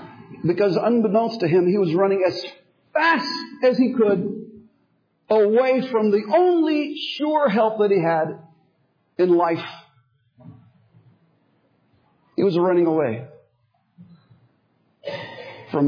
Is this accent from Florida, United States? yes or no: yes; Florida, United States; Now, I was brought up in South Florida.